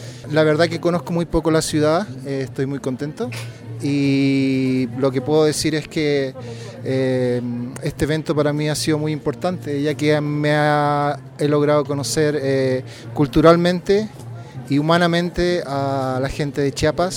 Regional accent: Chile; now in United States; Soy de Chile, residente en California, Estados Unidos.

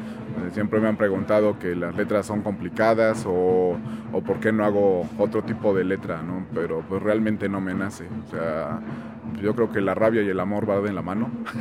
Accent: Puebla, Mexico; venimos de la ciudad de Puebla.

